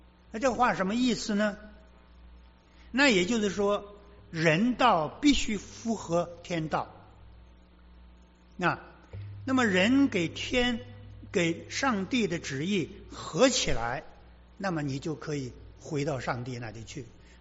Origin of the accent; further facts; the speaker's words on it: China; 我们中国人所谓的天就是上帝啊。